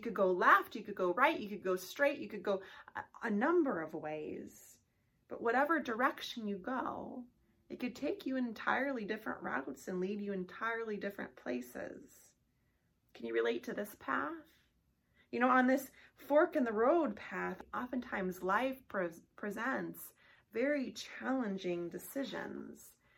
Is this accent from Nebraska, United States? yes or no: yes; Nebraska, United States; I'm from Nebraska, so I don't have a ton of hiking experience